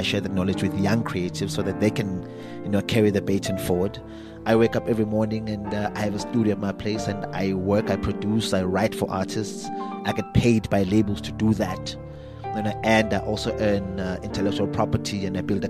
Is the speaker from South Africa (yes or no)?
yes; Mbalele, Mpumalanga, South Africa; I'm a fanboy from Mbalele, you know, in the Mpumalanga province. And I take pride in that, about where I come from, because that's my history, that's my heritage, and that built my character, you know.